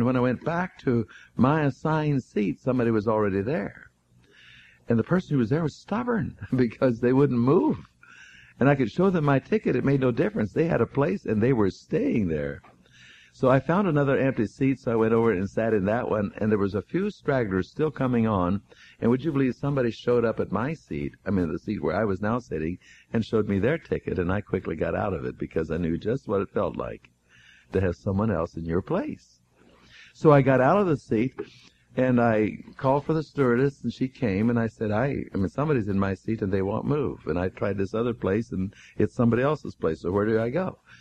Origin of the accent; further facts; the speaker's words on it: Kansas, United States; climbing the silo on that farm I grew up in Kansas